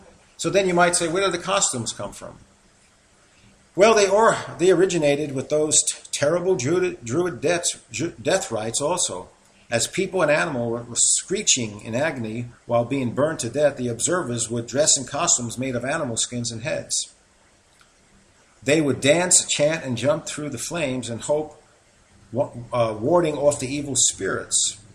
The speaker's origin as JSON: {"language": "English", "region": "New York", "country": "United States", "accent": "New York", "said": "My New York accent hinders me."}